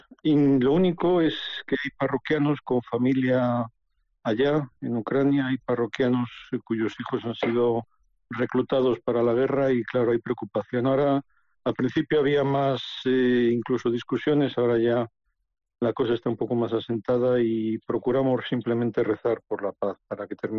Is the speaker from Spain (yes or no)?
yes; Valladolid, Castile and León, Spain; recuerdo la infancia en Valladolid